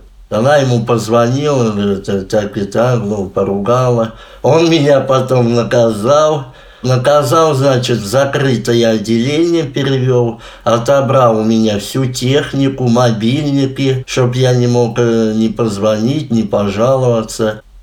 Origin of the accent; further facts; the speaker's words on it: Krasnoslobodsk, Volgograd Oblast, Russia; born there; Родился я в Краснослободске 1992 года.